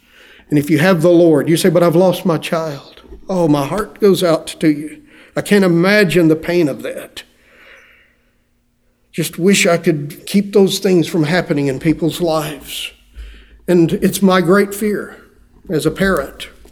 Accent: Texas, United States; I said, I'm from Texas.

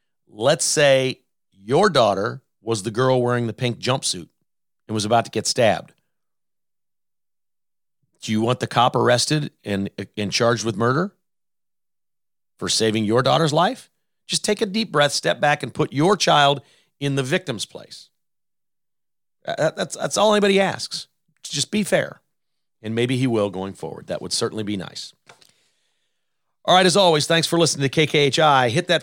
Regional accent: United States; And I enjoy that because I'm an American. I'm an American first, you know?

